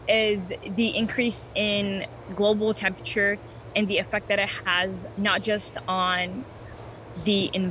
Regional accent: Minneapolis, Minnesota, United States; I grew up in North Minneapolis, just right next to two crossing highways and a whole bunch of factories near downtown.

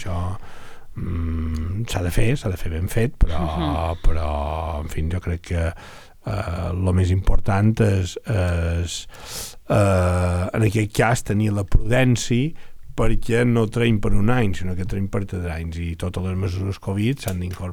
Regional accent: Pollença, Balearic Islands, Spain; jo no som de Palma, però un de Palma, quan se'n va aparcar un part de la mà, paia exactament el mateix que jo, que som de Pollens.

